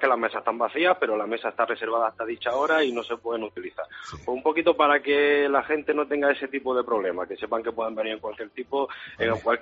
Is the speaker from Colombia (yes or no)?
no; Almería, Andalusia, Spain; now in Madrid, Spain; como somos de Almería, también mucha verdura de Almería.